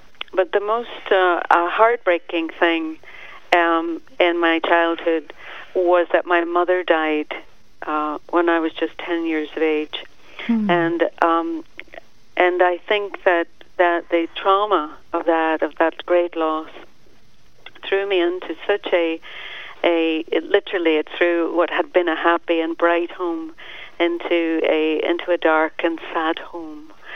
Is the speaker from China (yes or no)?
no; Northern Ireland, United Kingdom; I was born and raised in Ireland. I was the youngest of six children